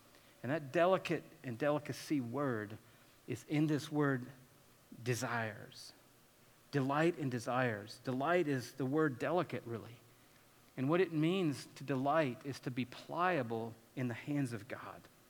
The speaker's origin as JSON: {"language": "English", "region": "Georgia", "country": "United States", "tie": "born or raised there", "said": "as a boy growing up in Georgia"}